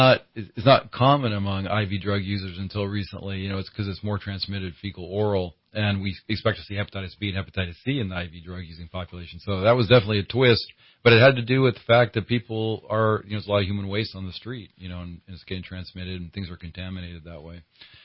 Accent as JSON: {"language": "English", "town": "San Jose", "region": "California", "country": "United States", "tie": "born or raised there", "also_born_or_lived": "Los Angeles", "said": "I grew up in San Jose in the Bay Area, and I lived in L.A. for 7 years."}